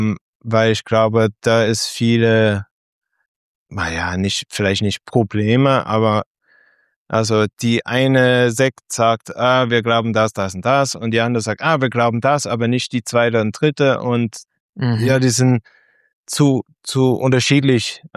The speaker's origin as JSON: {"language": "German", "region": "North Carolina", "country": "United States", "tie": "born or raised there", "second_language": "German", "said": "Als Amerikaner im Zug in North Carolina, ich habe natürlich wie fast alle andere mit Glaube groß gewachsen. Also meine beide Eltern, die kommen aus New York, beide Seiten kommen aus New York."}